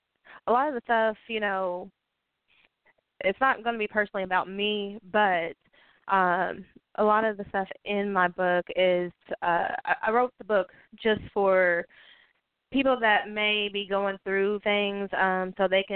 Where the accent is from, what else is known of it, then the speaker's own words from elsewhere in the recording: Evansville, Indiana, United States; Yes, that's correct. I'm from Evansville, Indiana.